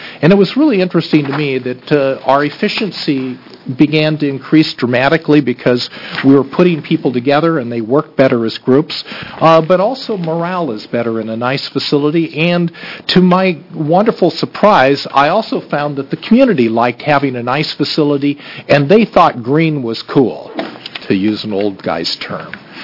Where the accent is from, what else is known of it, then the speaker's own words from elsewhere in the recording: Oregon City, Oregon, United States; from the Oregon City Canby area and was for the last 12 years Clackamas County Commissioner.